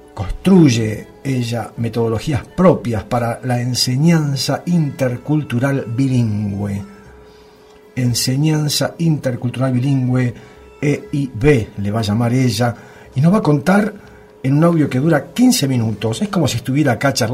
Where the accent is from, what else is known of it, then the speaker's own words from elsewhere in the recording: Argentina; born there; yo nací en La Puna y las cosas que aprendí ahí, loco, estaban re buenas.